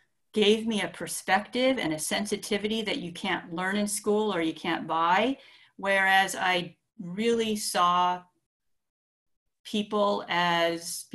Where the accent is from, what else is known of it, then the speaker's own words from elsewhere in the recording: Hawaii, United States; I think if I tell you where I grew up, you'll understand why I ended up here. I grew up in Hawaii.